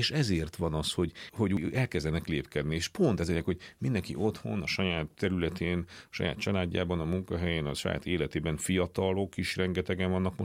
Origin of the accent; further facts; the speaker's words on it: Transylvania, Romania; egy olyan családból származok, ugye Erdélyből, ahol vidéki értelmiségiek voltak az én felmenőim, tehát kis falvakban voltak tanítók